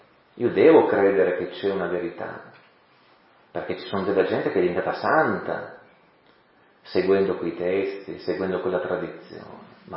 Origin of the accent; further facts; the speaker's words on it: Turin, Piedmont, Italy; born there; io nato in Occidente, nato in Italia, nato a Torino, da famiglia cattolica da millenni